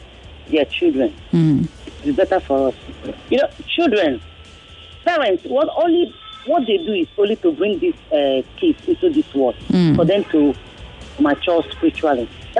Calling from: Makoko, Lagos, Nigeria; I'm calling from Makoko.

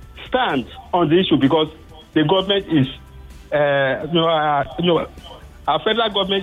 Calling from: Ikorodu, Lagos, Nigeria; I'm calling from Ikorodu.

